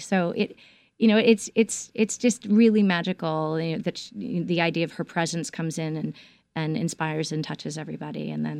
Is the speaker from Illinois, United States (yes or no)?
no; New Jersey, United States; also born or lived in Manhattan; I was born in Manhattan, and I grew up across the George Washington Bridge in New Jersey.